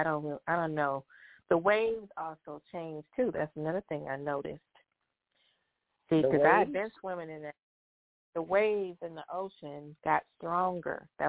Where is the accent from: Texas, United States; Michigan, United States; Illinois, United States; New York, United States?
Michigan, United States; Detroit; And being born and raised in Detroit, I was taught not to sit with my back to the front door.